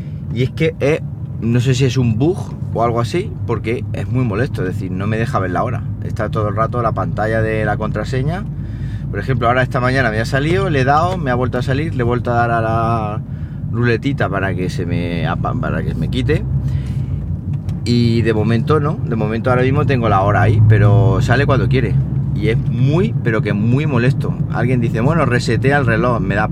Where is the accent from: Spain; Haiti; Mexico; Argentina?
Spain; Siles, Andalusia; Y es que la feria de mi pueblo ha hecho mella. Como sabéis, ya os comentaba que iba a estar por Siles de feria